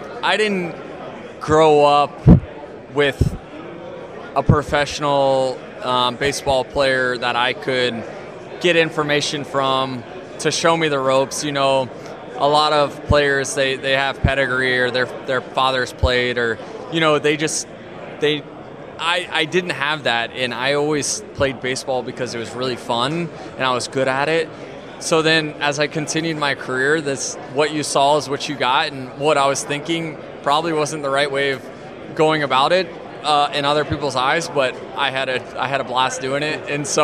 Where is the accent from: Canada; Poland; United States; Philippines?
United States; St. Petersburg, Florida; born and raised in St. Pete, had a chance to play for the Rays.